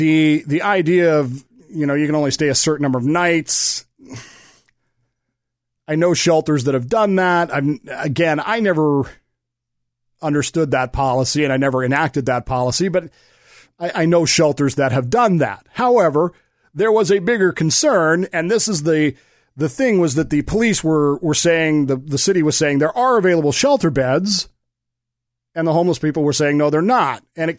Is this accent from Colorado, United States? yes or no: yes; Denver, Colorado, United States; Again, I grew up in the Salvation Army. My father was the Corps officer, the commanding officer of the Harbor Light Corps in Denver, Colorado, which was a transitional housing thing for alcoholic men.